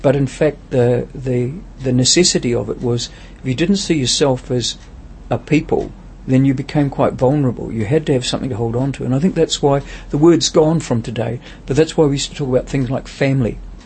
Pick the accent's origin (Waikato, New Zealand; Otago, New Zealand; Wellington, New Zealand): Waikato, New Zealand; Pukeatua; I grew up in Pukeatua, it was a little farming district.